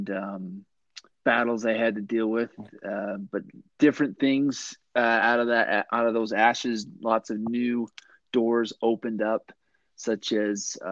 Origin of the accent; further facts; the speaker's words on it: Provo, Utah, United States; I grew up in Utah, born and raised on the Wasatch Front, a little town called Provo. Not so little anymore